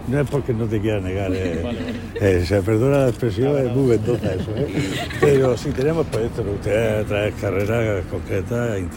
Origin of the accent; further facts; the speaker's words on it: Cartagena, Region of Murcia, Spain; puso con su confianza el amor a Cartagena, que somos cartageneros de pro